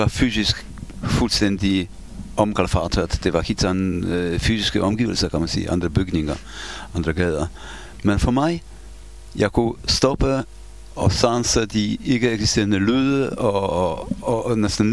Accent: Warsaw, Masovian Voivodeship, Poland; Som jeg sagde, jeg stammer jo fra Warszawa

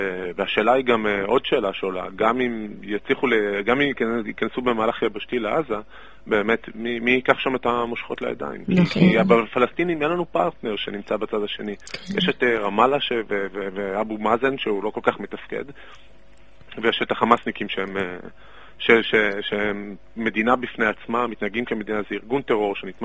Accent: Ashkelon, Southern District, Israel; כן, אני מאשקלון.

